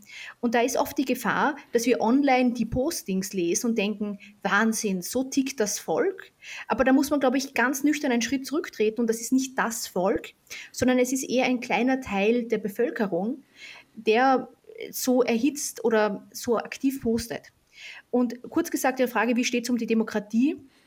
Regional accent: Austria; Ich muss sagen, ich bin ja Österreicherin.

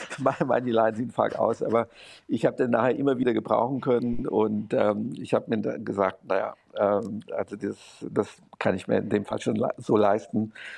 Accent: Romania; first language German dialect; Und der war etwa, ich würde mal sagen, 7000 Einwohner groß. Und da bin ich aufgewachsen. Und bis zur zweiten Klasse habe ich auch kein Rumänisch gesprochen. Ich habe dann das Rumänische in der Schule gelernt.

